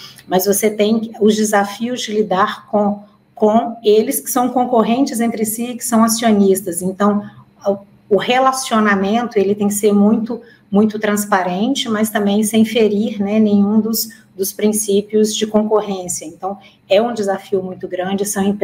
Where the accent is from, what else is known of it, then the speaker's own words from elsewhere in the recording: Minas Gerais, Brazil; Eu sou mineira, mas já andei aí uma boa parte do Brasil.